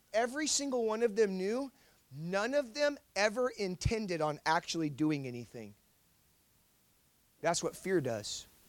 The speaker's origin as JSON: {"language": "English", "town": "Los Angeles", "region": "California", "country": "United States", "said": "And so I'm from Los Angeles. Like, we don't have cliffs where I live."}